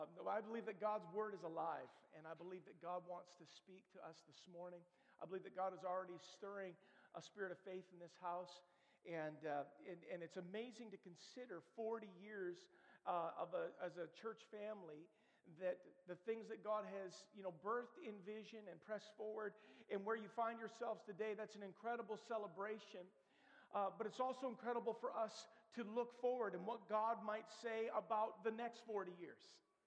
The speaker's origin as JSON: {"language": "English", "town": "Ottawa", "region": "Ontario", "country": "Canada", "tie": "born there", "said": "I was born in Ottawa 44 years ago. For those of you keeping track, that was 1974. I was born at Grace Hospital"}